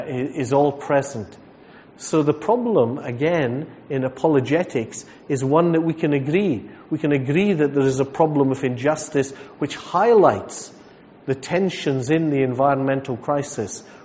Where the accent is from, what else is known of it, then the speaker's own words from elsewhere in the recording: Scotland, United Kingdom; particularly as a Scotsman when I have to pay for the amount of water consumed.